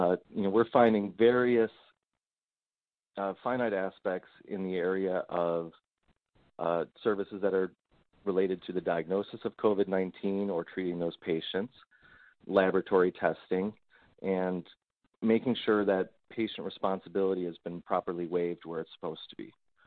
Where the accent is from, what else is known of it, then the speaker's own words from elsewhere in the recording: California, United States; since I'm from California in the Los Angeles office